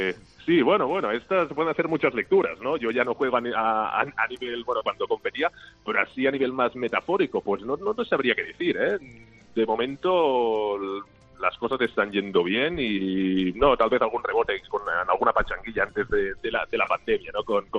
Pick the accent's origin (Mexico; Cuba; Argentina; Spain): Spain; Barcelona, Catalonia; No, yo soy de Barcelona, pero veraneaba también en Vilassar.